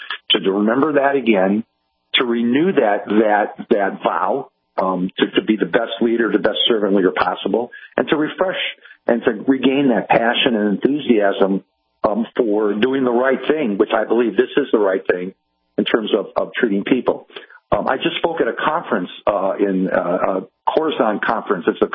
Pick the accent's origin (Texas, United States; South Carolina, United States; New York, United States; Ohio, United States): Ohio, United States; Cleveland; moved away as an adult; also born or lived in Kansas City / Louisville / Missouri / Northern Michigan; decided that in order for me to grow it, I have to leave Cleveland, my hometown, and moved to Kansas City and worked for a big, large healthcare system there for 10 years, and then to Louisville and back to rural Missouri